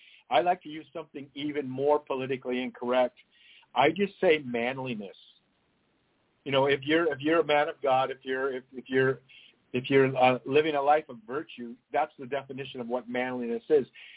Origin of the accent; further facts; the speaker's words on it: Santa Cruz, California, United States; Well, I was raised in Santa Cruz, California